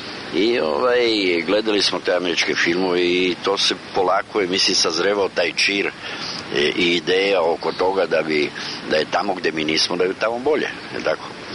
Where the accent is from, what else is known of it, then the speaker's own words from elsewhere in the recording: Belgrade, Serbia; born there; ja sam rođen u Beogradu, rođen sam, što je interesantno, u tehničkom fakultetu, u samom tehničkom fakultetu.